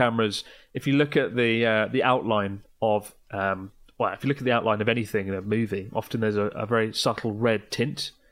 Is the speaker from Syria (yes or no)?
no; Rye, South East England, United Kingdom; I'm from Rye. Is very nice as well. Really beautiful town.